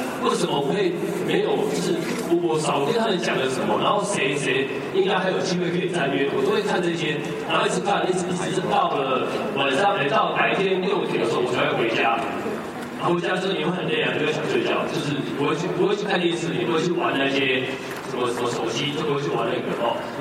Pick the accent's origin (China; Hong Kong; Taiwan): Taiwan; 大家好，我来自台湾